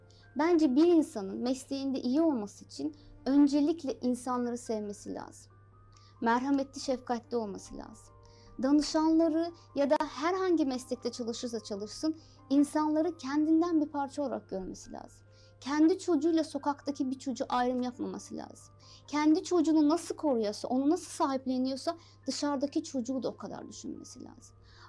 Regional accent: Azerbaijan; now in Turkey; aslen Azerbaycanlıyım.

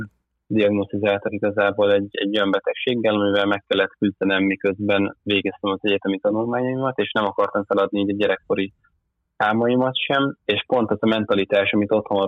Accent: Rákóczifalva, Jász-Nagykun-Szolnok, Hungary; Rákóczi falván, amikor felnőttem, az első 20 évemet ott töltöttem, hogy ez egy szólnak mellett egy kis falu, vagyis hogy néhány éve már azért várossá nyilvánították.

